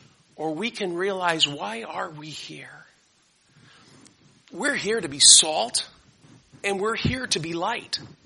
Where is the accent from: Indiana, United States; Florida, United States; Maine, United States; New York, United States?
Florida, United States; during that period of time of me growing up in South Florida